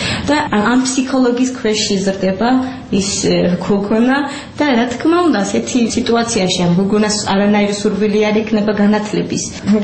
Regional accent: Kesalo, Kvemo Kartli, Georgia; ეს არის გარდაბნის რაიონი, სოფელი ქესალო. ჩემ სოფელში ქართულად მოსაუბრე ადამიანის ნახვა არ ვიცი, ცოტა გამორიცხული ამბავია

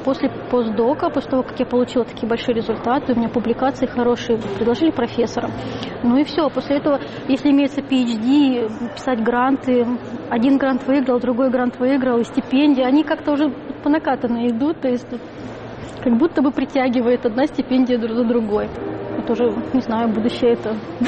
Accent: Kazakhstan; born there; Я родилась в Казахстане, в небольшом поселке

